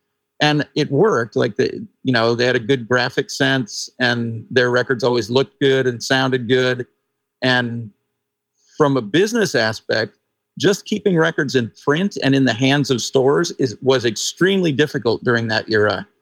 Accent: Missoula, Montana, United States; Well, I grew up in Missoula, Montana.

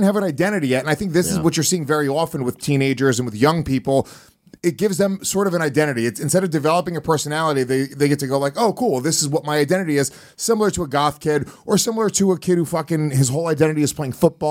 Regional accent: New York City, New York, United States; Maybe because I'm from New York City and I go to LA a lot.

